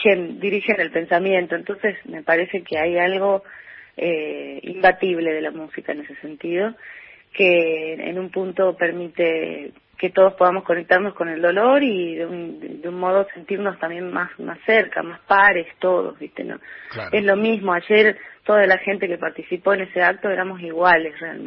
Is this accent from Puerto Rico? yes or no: no; Salta, Argentina; porque yo vivo en Salta, ahora estoy en Buenos Aires estos días, pero vivo en Salta, soy salteña